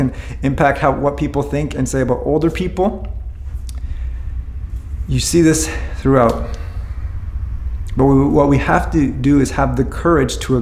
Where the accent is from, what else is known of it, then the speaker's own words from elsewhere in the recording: Honduras; And so he proceeded to ask me, hey, where are you from? I told him I'm from Honduras.